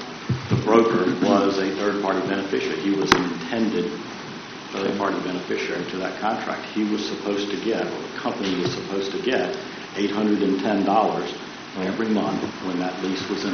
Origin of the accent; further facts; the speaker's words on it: Lynchburg, Virginia, United States; from Lynchburg.